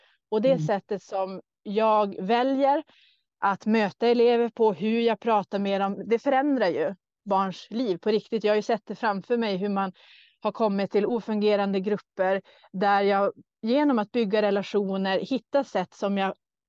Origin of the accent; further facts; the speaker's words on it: Norrbotten County, Sweden; accent: Norrbotten dialect; Många vet nog att jag är norrlänning, norrbottning. Det kan man höra på min dialekt.